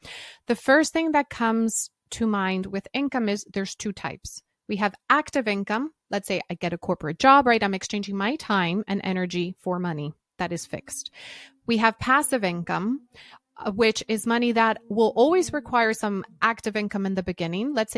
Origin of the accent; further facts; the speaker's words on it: United States; now in United Kingdom; since I'm an American living in the UK, I'm a dual citizen, and my situation is so complex